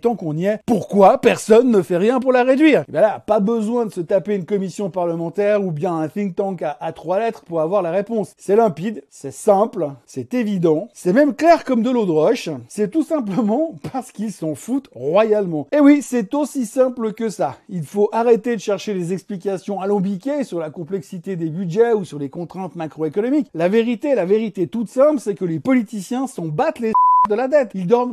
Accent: Switzerland; Bah, chez nous en Suisse, c'est un petit peu différent.

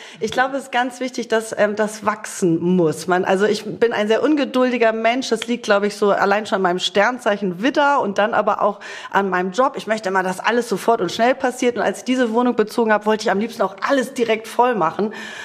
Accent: Northern Germany, Germany; meine Heimat ist ganz klar der Norden. Wenn ich zum Beispiel auch nach Sylt komme, wo ich viel Zeit schon als kleines Mädchen verbracht habe, da geht mir wirklich mein Herz auf.

